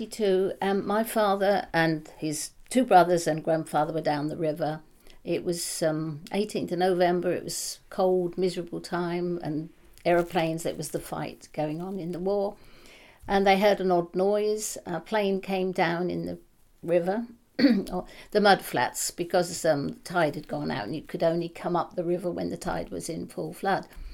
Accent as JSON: {"language": "English", "town": "Maldon", "region": "East of England", "country": "United Kingdom", "tie": "born or raised there", "said": "in Wantsrow, Malden. I've lived here a greater part of my life and went to school at Malden County Primary and then left and went on to Chelmsford Technical School."}